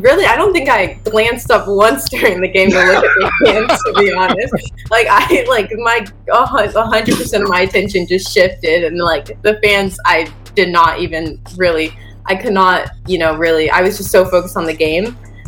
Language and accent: English; the South, United States; I mean, I'm from the South, so the warmth and the sun is always a plus.